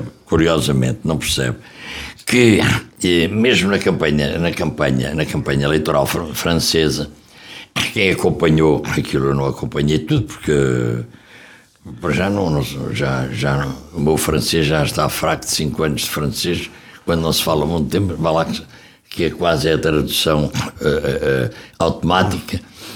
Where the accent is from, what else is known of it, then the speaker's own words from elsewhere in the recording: Coimbra, Portugal; Eu, como sou de Coimbra, que eu nunca saí de cá